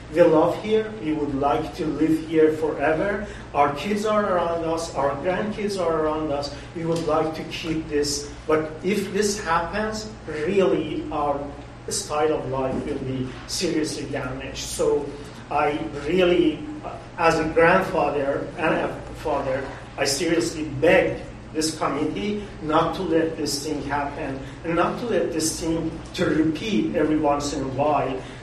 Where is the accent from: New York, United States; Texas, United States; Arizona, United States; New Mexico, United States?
New York, United States; we thought we are going to die out of getting bored in the middle of nowhere because we are coming from New York.